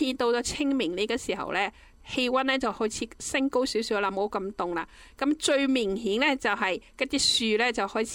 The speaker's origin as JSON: {"language": "Cantonese", "country": "China", "said": "我哋中国人中意追根思源咁样啦"}